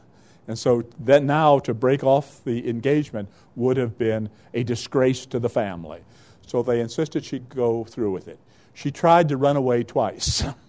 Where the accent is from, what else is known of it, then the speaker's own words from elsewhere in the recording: Georgia, United States; That's not my Georgia. I'm from Georgia. That's their Georgia.